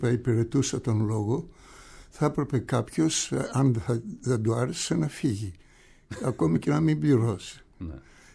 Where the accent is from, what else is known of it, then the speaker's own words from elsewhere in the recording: Agia Varvara, Attica, Greece; και καταλαβαίνω ότι ήμουν Σπανιόλος από τον Αγία Βαρβάρα.